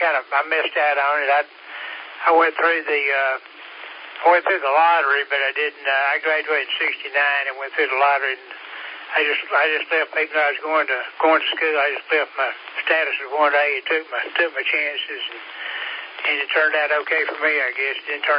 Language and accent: English; Georgia, United States; But I'm from Georgia. I'm a Georgia native." But a lot of people tell me I don't sound like I'm from this area.